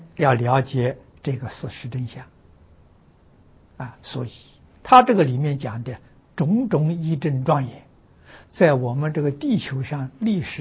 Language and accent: Chinese; China; 就好像我们中国人量这个长的距离，我们讲里啊